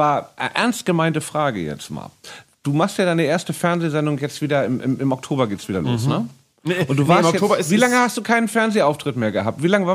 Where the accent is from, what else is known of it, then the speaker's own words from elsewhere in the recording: Hamburg, Germany; born there; ich bin ja in Hamburg geboren